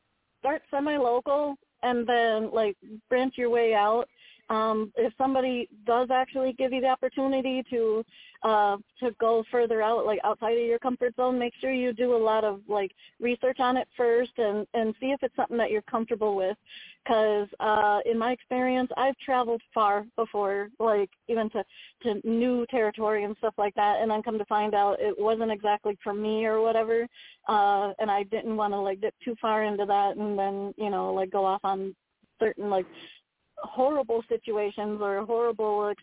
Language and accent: English; St. Paul, Minnesota, United States; now in Tennessee, United States; I'm originally from St. Paul, Minnesota. But I live in Tennessee now.